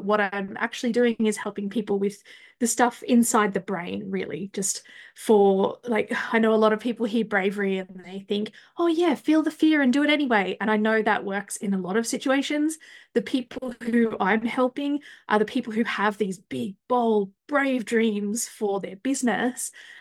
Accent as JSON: {"language": "English", "country": "Australia", "said": "I am Australian"}